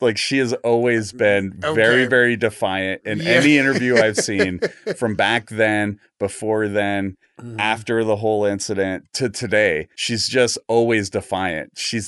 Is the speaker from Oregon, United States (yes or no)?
yes; Portland, Oregon, United States; We're from Portland. Like, when I was a kid, we saw Tonya Harding practice because we used to go to the Clackamas Town Center Mall all the time.